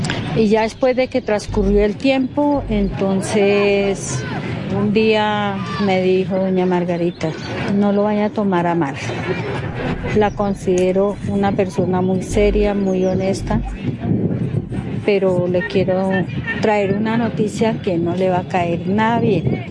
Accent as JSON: {"language": "Spanish", "region": "Tolima", "country": "Colombia", "tie": "born or raised there", "also_born_or_lived": "Moniquirá, Colombia", "said": "Nací en Moniquirá, Boyacá, pero de 2 años me llevaron hacia el Tolima. Allá me crié, allá me casé, allá me separé, allá me pasó todo lo que me pasó. De Ibagué me dirigí a Planadas por un hermano."}